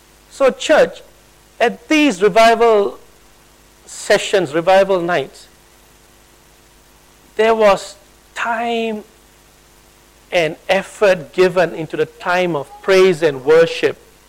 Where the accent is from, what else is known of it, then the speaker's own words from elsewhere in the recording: Malaysia; I mean, I was originally from Malaysia